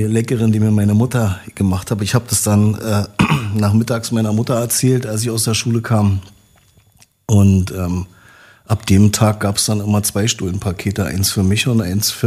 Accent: Potsdam, Brandenburg, Germany; aus meiner DDR-Sozialisierung. Ich bin in Babelsberg ja wohlbehütet aufgewachsen, in der Nähe vom Gribnitzsee

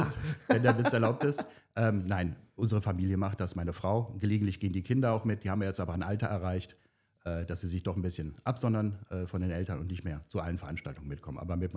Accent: Duisburg, North Rhine-Westphalia, Germany; also born or lived in Berlin; now in Potsdam, Germany; Ich bin sozusagen gebürtiger Duisburger, komme aus dem Kohlenbott, habe da meine Kindheit verbracht, bin dann über Düsseldorf-Köln, habe da eine Schleife beruflich, habe in Berlin studiert

